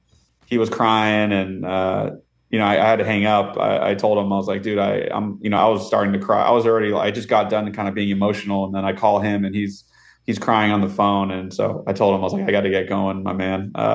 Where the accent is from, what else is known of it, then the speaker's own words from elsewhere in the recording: West Coast, United States; And, you know, I'm from the West Coast.